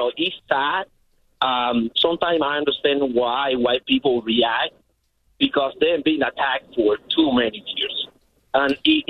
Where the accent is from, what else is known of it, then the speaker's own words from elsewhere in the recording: Cuba; All these people, like me, for example, we came from Cuba, from all around the world.